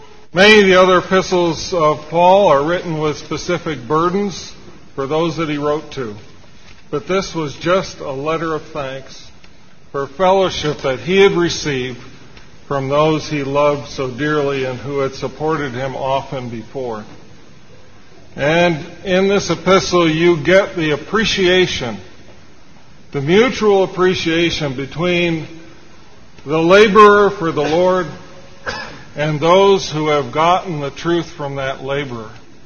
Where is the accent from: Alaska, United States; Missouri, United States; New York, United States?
New York, United States; Vestal; In growing up in Vestal, the older brothers used to quote